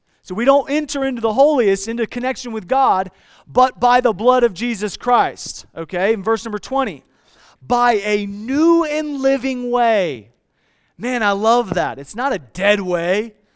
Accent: Iowa, United States; I grew up in Iowa. Some of you know that. And as an Iowa boy

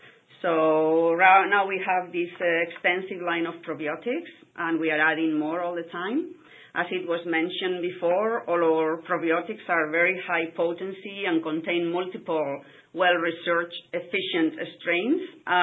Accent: Spain; which I am from Spain

